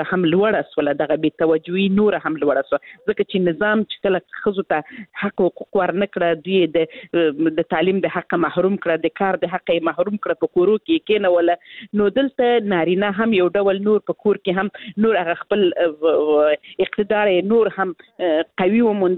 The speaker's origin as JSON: {"language": "Pashto", "region": "Helmand", "country": "Afghanistan", "said": "زه خپل د هلمند ولایت څخه یم"}